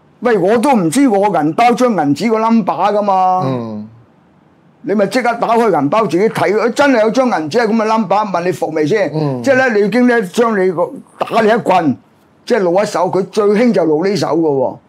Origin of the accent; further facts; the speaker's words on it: Hong Kong; 即係等於我哋香港人知道嘅文米婆